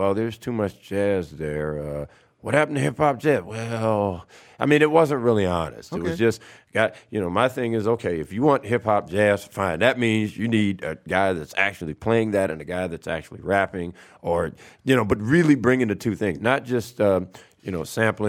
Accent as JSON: {"language": "English", "town": "New Orleans", "region": "Louisiana", "country": "United States", "tie": "born or raised there", "said": "my hometown kind of helped. I apologize. I'm serious. When I was okay. in high school, I really was not into the New Orleans rap at all."}